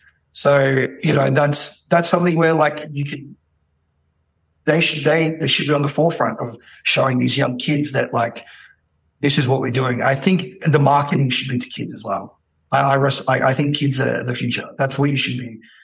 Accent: Philippines; I think I look different to other Filipinos, but I am Filipino.

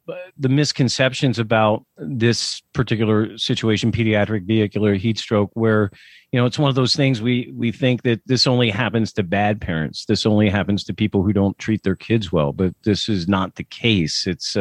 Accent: Pennsylvania, United States; I just mentioned, you know, I'm from Pennsylvania

